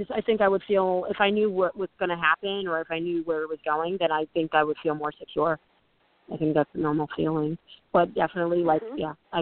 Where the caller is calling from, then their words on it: Los Angeles, California, United States; I didn't say where I was. I'm in Los Angeles right now.